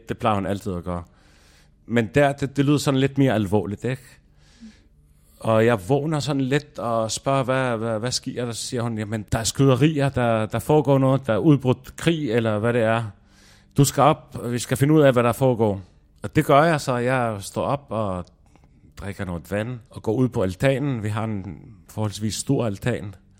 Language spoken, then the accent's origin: Danish; Lebanon; now in Denmark; men født og opvokset i Libanon, så bliver det også lidt mere forvirrende for folk.